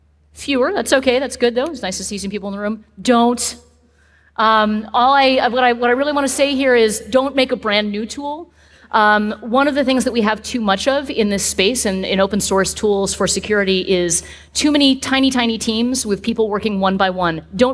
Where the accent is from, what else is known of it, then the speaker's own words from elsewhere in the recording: California, United States; I'm from Southern California, and I tend to talk really fast